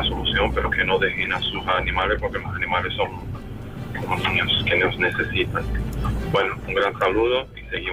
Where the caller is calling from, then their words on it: Miami, Florida, United States; de Miami. Estaba escuchando el tema de esta noche.